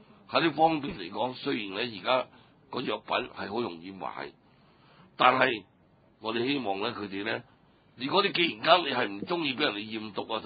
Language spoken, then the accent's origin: Cantonese; China; 大家都緊記得我哋中國人當年